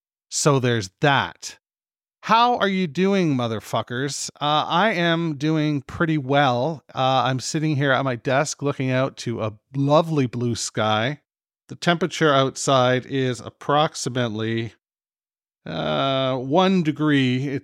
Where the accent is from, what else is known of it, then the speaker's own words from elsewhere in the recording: Canada; I'm fucking Canadian.